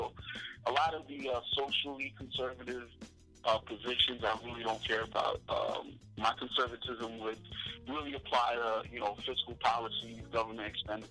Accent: New York, United States; I'm technically a registered Republican, but that's more based on where I live because I'm from New York.

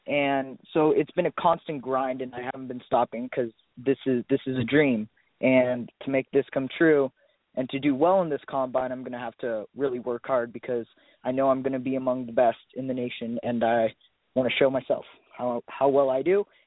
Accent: Lake Tahoe, California, United States; I'm from Lake Tahoe, California.

